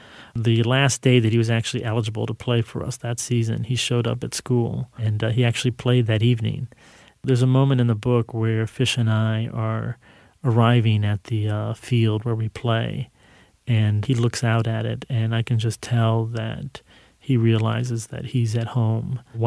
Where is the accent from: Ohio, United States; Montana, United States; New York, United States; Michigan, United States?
Michigan, United States; Ann Arbor; I had felt alienated and separated from everyone growing up in Ann Arbor. When there were few Latinos in the Midwest